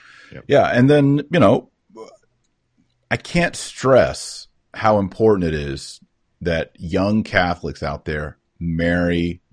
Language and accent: English; Texas, United States; I'm from Texas. I have been to a couple of Dallas Stars game